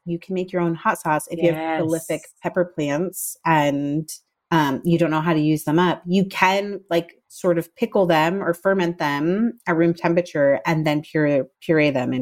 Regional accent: Southern United States, United States; I would not be a good Southerner? Did I even count as a Southerner? If I didn't say also pickled okra.

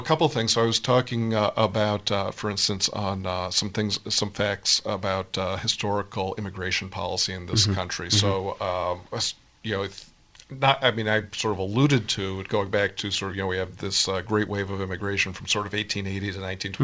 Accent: Phoenix, Arizona, United States; I grew up in Phoenix, Arizona.

